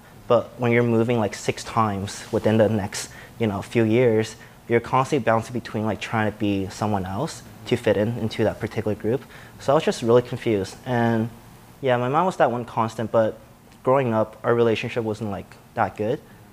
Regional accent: Hong Kong; born there; I was born in Hong Kong.

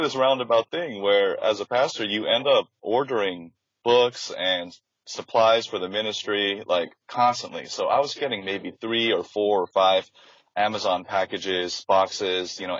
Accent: Midwest, United States; I grew up in the Midwest, and so we were always just shooting BB guns and going fishing and just being around knives all the time.

